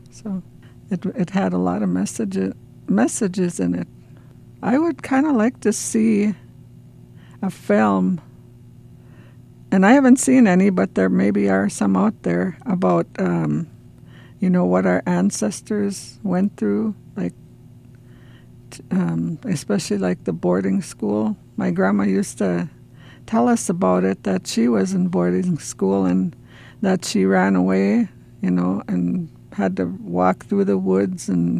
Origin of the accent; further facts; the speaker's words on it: Nett Lake, Minnesota, United States; I'm from Net Lake here on the Boys Fort Reservation. I've lived here all my life, and I'm an elder.